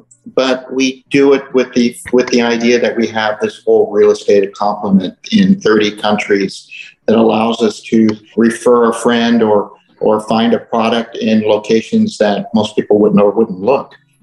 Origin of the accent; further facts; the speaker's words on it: Long Beach, California, United States; ran the sailing program in where I grew up in Long Beach, California.